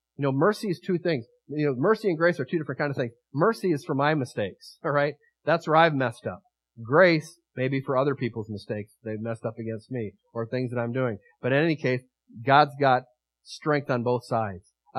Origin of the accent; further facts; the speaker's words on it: Wisconsin, United States; I'm from Wisconsin. I don't do earthquakes. Gee, this is weird. First time I heard my own accent.